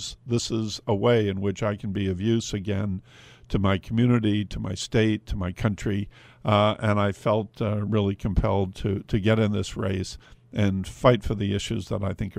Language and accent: English; Portsmouth, New Hampshire, United States; also born or lived in Exeter; Well, as you mentioned, you know, I'm a native, a New Hampshire native. I grew up in Portsmouth and Exeter, mostly. I went to St. Thomas Aquinas High School.